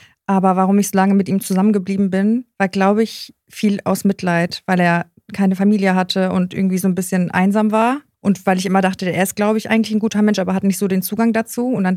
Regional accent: North Rhine-Westphalia, Germany; Und wir kommen ja aus dem Sauerland.

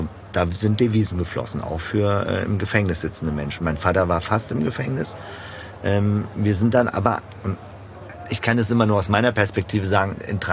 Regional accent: Görlitz, Saxony, Germany; born there; ich bin in Ostdeutschland geboren, in Görlitz, der östlichsten Stadt Deutschlands.

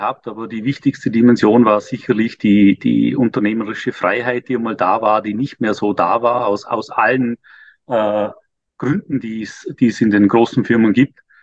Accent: Vorarlberg, Austria; also born or lived in Vienna; now in Liechtenstein; 48 und Österreicher Vorarlberger und wohne seit längerer Zeit in Liechtenstein und war eigentlich früher mal Anwalt in Wien.

